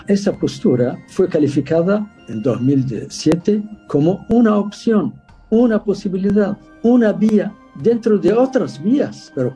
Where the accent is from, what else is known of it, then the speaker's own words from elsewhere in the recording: Western Sahara; el pueblo saharaui acepta en un referéndum libre, transparente y democrático que somos marroquí, pero no lo somos